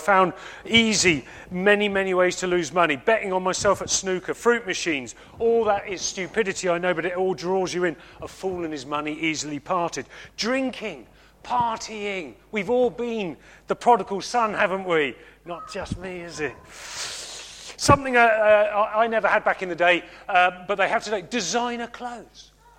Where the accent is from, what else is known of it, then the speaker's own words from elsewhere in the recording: South West England, United Kingdom; So I come from Devon. Devon, a village.